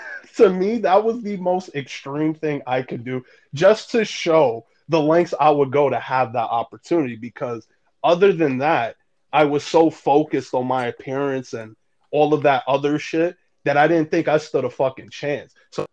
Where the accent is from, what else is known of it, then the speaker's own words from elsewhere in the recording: Bronx, New York, United States; And honestly, my brother being gay, you know, growing up in the South Bronx, you know, especially him, he's in his 30s now, you know, it honestly wasn't easy.